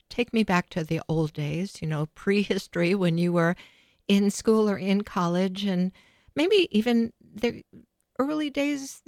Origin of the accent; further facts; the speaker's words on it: Vashon Island, Washington, United States; And what better place to be learning about living a more creative life than on Vashon Island, my hometown, where we seem to abound in creatives.